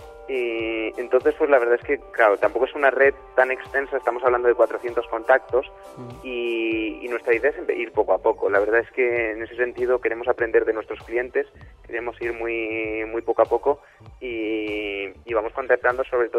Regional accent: Madrid, Community of Madrid, Spain; Nosotros somos de Madrid.

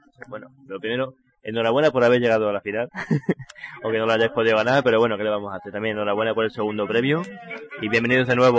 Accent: Mérida, Extremadura, Spain; os vimos cuando vinisteis a mi tierra, vinisteis a Mérida

